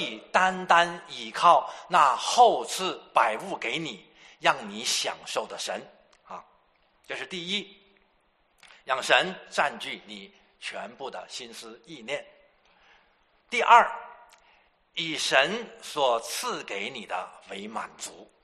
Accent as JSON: {"language": "Chinese", "country": "China", "said": "自然我们中国人的这个传统也是努力的去存钱"}